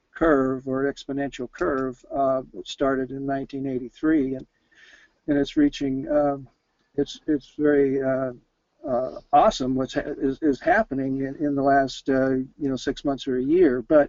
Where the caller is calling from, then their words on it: San Ramon, California, United States; Okay, I'm calling from San Ramon, California, which is in about as the crow flies, 25 miles due east from San Francisco.